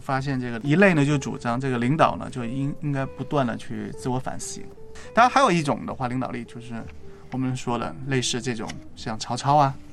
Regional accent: China; 我们当然我们中国人都希望就是一个圆满的结局嘛

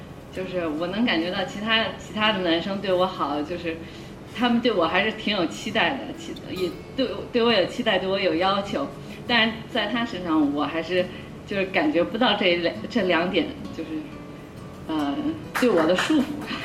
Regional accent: Beijing, China; 我们俩都是从北京来的，就是在这里面最年轻吧

